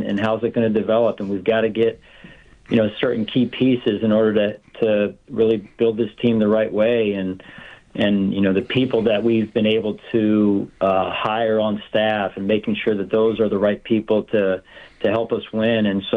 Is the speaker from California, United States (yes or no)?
no; Pennsylvania, United States; growing up outside of Philadelphia, I wasn't too far geographically from Buffalo.